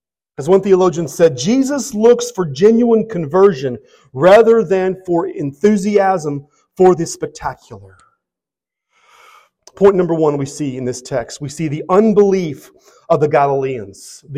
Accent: Haskell, Oklahoma, United States; In coming back to preach and to pastor here in my hometown of Haskell, Oklahoma, and coming back to serve at this wonderful church.

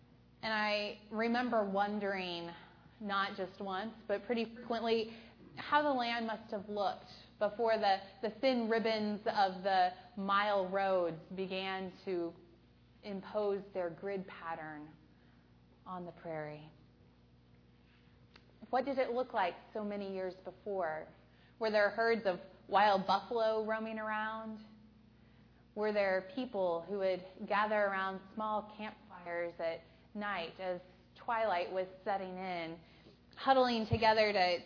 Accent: Oklahoma, United States; I grew up in Oklahoma, in the prairie lands

